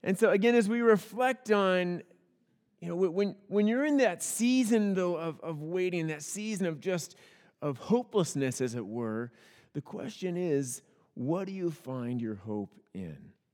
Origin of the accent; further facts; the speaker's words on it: Oregon, United States; Now, we come from Oregon, and it's the Christmas tree capital of the world.